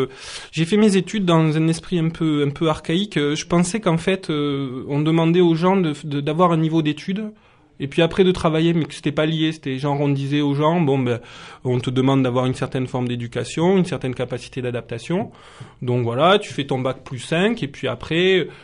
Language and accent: French; Montpellier, Occitanie, France; born there; also born or lived in Toulouse / Lot; mon père vit à Carcassonne, j'ai la famille à La Grasse dans les Corbières, et puis je suis né à Montpellier, puis Toulouse, et puis le Lot.